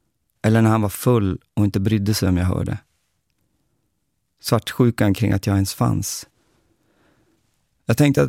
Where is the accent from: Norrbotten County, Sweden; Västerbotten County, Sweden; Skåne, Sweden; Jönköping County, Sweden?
Norrbotten County, Sweden; Luleå; Jag växte upp i Luleå under 80- och 90-talet, en arbetarstad i Norrbotten.